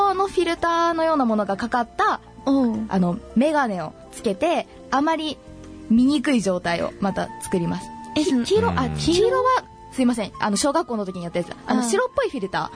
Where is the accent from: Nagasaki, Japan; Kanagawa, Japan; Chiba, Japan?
Nagasaki, Japan; 長崎で生まれ育ったのに落ちてしまったっていうのが本当に悔しくって